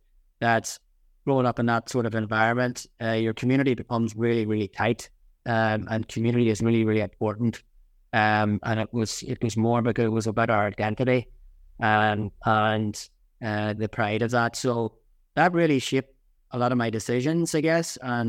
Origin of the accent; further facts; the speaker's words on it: Northern Ireland, United Kingdom; also born or lived in Scotland / United States; now in Australia; growing up in Northern Ireland at that time was quite unique.